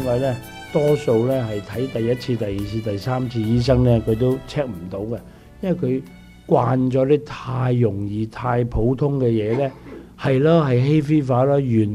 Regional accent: Guangdong, China; 但係咧，我哋廣東人咧，廣東人咧嗰只鼻咽癌咧

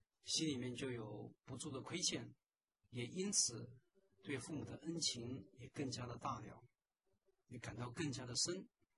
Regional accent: China; 我们中国人是一个讲求感恩的民族，我们从小的教导就是要饮水思源

